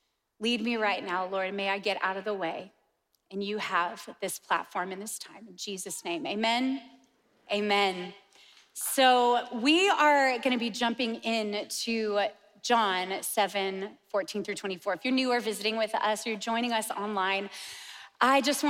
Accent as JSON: {"language": "English", "country": "United States", "said": "I could have sat the test any time to get dual citizenship and never did. I am only American still."}